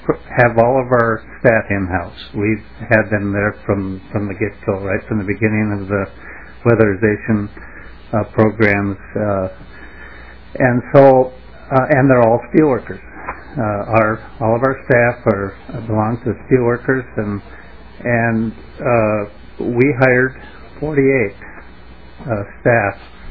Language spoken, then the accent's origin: English; Minnesota, United States; I'm from the Arrowhead region.